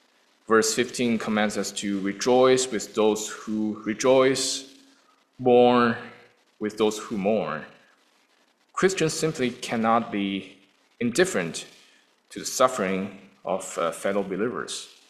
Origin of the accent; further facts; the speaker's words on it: China; English is a second language; As someone born and raised in China, I grew up with Confucian values.